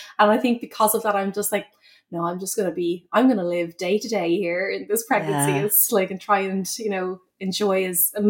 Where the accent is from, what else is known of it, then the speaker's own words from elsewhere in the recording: Ireland; moved away as an adult; now in San Francisco, United States; I basically started this, I suppose, officially in my early 20s when I moved from Ireland to San Francisco. So I was living in California